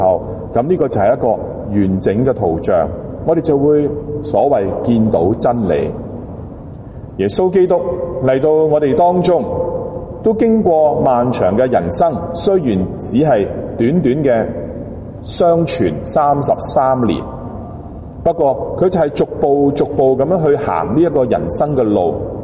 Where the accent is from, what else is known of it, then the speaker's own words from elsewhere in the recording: Guangdong, China; 所以我们广东人有一句说话讲的